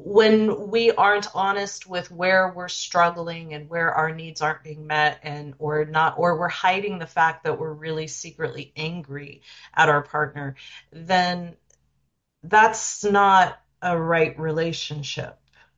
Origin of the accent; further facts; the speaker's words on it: Richland, Washington, United States; Growing up in Richland, it was a very nurturing congregation.